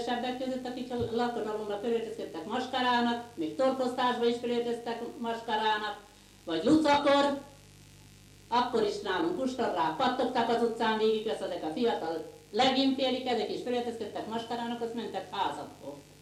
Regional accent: Csatár, Zala, Hungary; born there; Csatrán születtem 1922. március 26

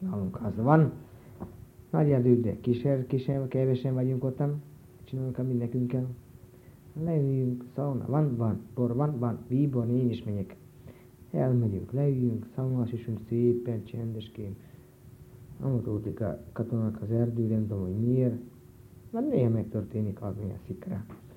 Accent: Hungary; én paraszt voltam, parasztnak születtem, és hozzá magyar.

